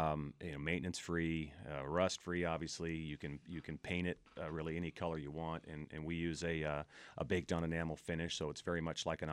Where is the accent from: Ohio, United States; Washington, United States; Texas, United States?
Washington, United States; Seattle; I'm from Seattle originally, and we saw it happen there pretty early on, late 80s, early 90s